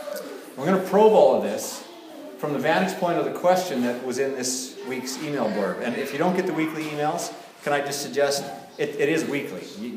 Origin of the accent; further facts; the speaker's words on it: Canada; I personally, as a Canadian, I appreciate the sensitivity that drives this little tiptoeing act in our culture.